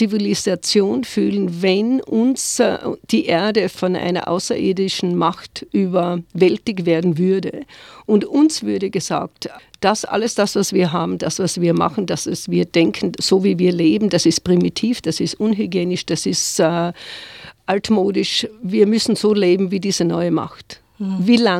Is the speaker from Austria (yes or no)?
yes; Austria; ich komme aus Österreich, aus einem Land, das grün ist und Schnee, ja, es hat Schnee